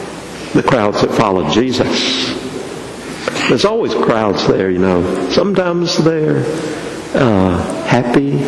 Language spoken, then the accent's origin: English; Barnesville, Georgia, United States; It was in my hometown of Barnesville, Georgia, and I was probably 12 or 13 years old